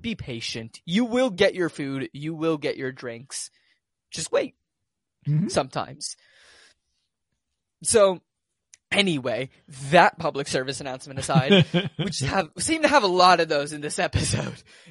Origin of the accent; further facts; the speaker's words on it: Louisville, Kentucky, United States; I grew up in Louisville and my family never like shot guns or anything.